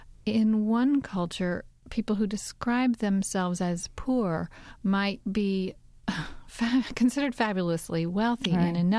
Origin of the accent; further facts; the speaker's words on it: Kentucky, United States; We moved to southwestern Virginia for a lot of reasons. It's very near where I grew up in Kentucky.